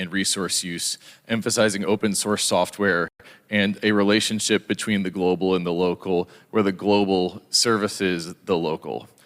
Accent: Boulder, Colorado, United States; in my hometown of Boulder, Colorado, 99% decrease in foot traffic for the downtown was happening

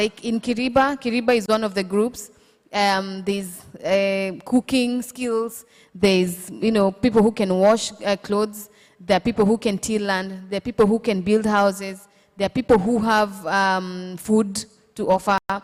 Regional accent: Kilifi, Kilifi County, Kenya; So I'm going to give you a good example of where I come from. I come from Kilifi

